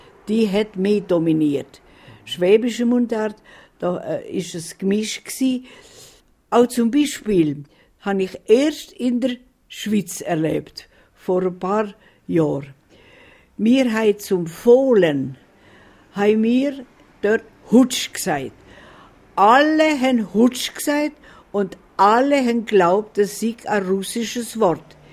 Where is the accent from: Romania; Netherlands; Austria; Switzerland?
Romania; now in Germany; Und ich bin ja in Rumänien aufgewachsen, ich habe die Sprache, aber ich bin ruhig.